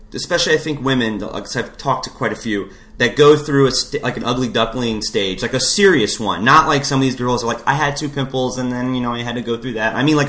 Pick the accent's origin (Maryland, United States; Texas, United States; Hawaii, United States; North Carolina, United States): Hawaii, United States; Like, I'm Hawaiian. I'm raised by Asian-ish Hawaiian women, Portuguese, Filipinos, like every mix of Polynesian, Samoan, every island you think of is in my family.